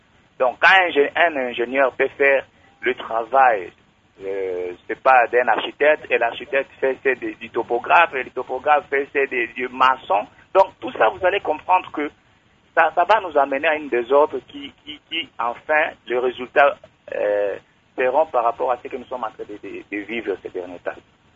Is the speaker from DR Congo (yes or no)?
yes; DR Congo; chez nous en République démocratique du Congo